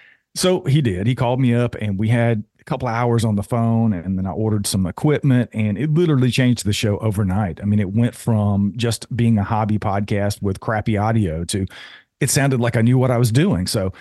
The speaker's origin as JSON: {"language": "English", "region": "Georgia", "country": "United States", "tie": "born or raised there", "lives_now": "North Carolina, United States", "said": "I was born and raised in Georgia. We now live in North Carolina."}